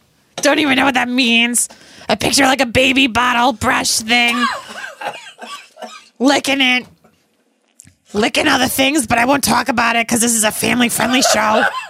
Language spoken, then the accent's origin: English; Scotland, United Kingdom; He is like we joke because we're Scottish and he has like the olive Scottish skin that all of my family got except for me and my sister.